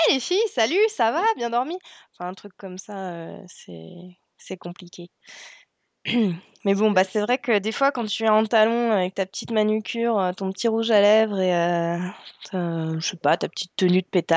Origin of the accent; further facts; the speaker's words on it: Nantes, Pays de la Loire, France; Non, je suis nantaise à la base. Je suis nantaise